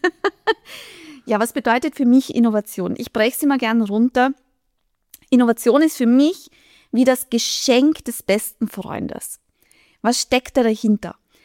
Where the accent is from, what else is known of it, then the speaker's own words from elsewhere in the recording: Styria, Austria; Ja, ich kann meistens nicht verbergen, woher ich komme. Ich komme aus Österreich, genauer gesagt aus der grünen Steiermark in der Nähe von Graz.